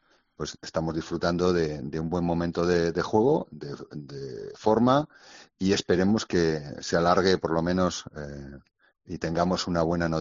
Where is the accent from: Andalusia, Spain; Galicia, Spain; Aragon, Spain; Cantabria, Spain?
Aragon, Spain; Zaragoza; Zaragoza, que al fin de cuentas también es mi tierra y yo soy de Zaragoza y me siento muy, muy, muy orgulloso de estar aquí.